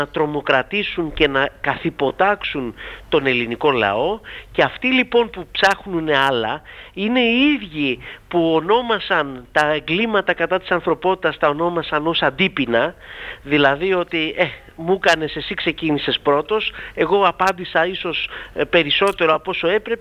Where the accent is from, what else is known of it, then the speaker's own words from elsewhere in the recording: Viannos, Crete, Greece; για το φοβερό έγκλημα στην πατρίδα μου, τη Βιάνο